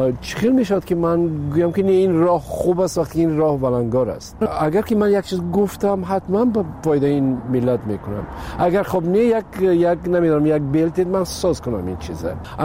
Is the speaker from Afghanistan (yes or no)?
no; Tajikistan; moved away; من بیشتر میخواستم که به وطنم خدمت کنم، با تئاتری تاجیکستان